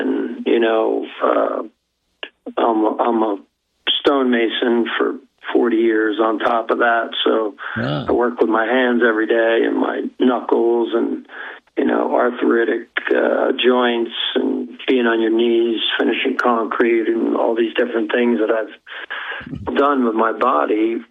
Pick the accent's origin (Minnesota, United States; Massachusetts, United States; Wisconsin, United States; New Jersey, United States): New Jersey, United States; now in Colorado, United States; I'm originally from New Jersey, so it's a high cancer rate from where I'm from.